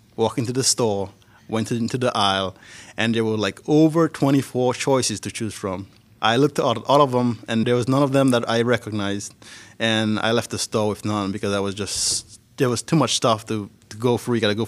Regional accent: Dominica; I'm from Dominica, down there in the Caribbean, West Indies. It's 290 square miles. I was raised in the Carib territory.

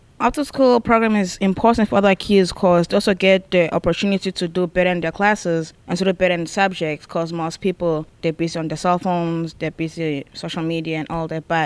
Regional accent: DR Congo; also born or lived in South Africa; now in United States; I'm a freshman, and I go to Brashear High School, and I'm from South Africa, but originally from Democratic Republic of Congo.

